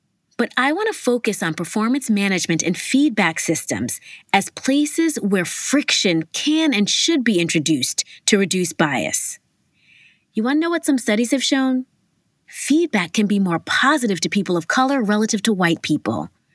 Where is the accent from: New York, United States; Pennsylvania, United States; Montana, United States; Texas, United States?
New York, United States; Growing up in Harlem in the 80s and 90s, which was predominantly Black and Latino, the dominant narrative was that police are bad.